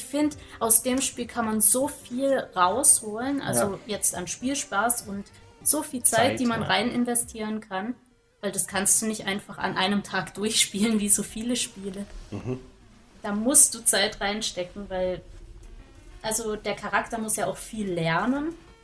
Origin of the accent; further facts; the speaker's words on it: Baden-Württemberg, Germany; ich komme ja aus der Schwarzwaldgegend und das sieht halt voll arg so aus, wie da, wo meine Eltern wohnen.